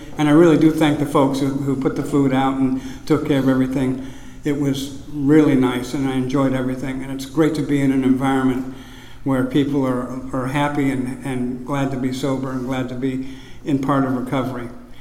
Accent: Iowa, United States; I was raised in Northwest Iowa, in a small town.

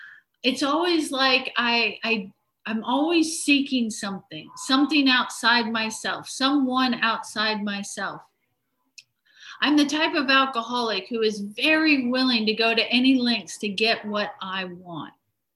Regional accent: Australia; moved away as an adult; now in United States; Now, I was raised in Australia. I came to North Dakota when I was 18.

